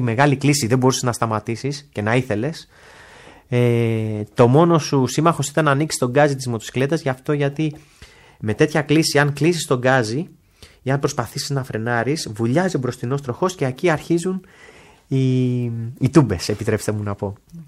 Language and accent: Greek; Greece; Είμαι πολύ περήφανος που είμαι Έλληνας.